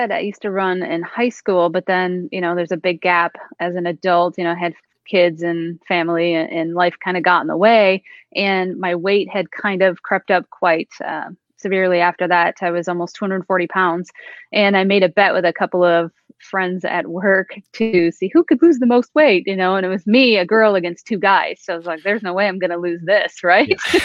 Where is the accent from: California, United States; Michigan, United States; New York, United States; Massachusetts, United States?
Michigan, United States; moved away as an adult; now in Kansas City, United States; Originally, I was born and raised in Michigan. We moved to Kansas City area in 2016 from work for my husband.